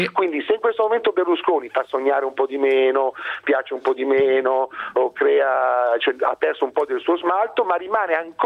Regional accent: Milan, Lombardy, Italy; accent: Milanese; essendo milanese come Confalonieri, ho quell'accento un pochettino da Sciurbrambilla

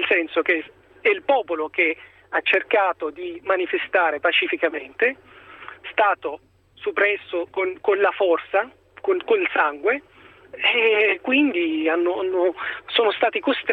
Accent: Libya; Italian is a second language; Sì, sì, cittadino libico

